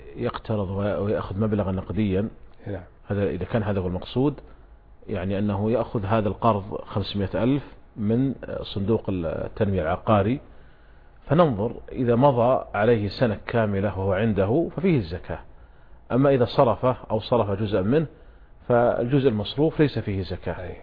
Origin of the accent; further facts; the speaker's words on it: Saudi Arabia; وعندنا في المملكة العربية السعودية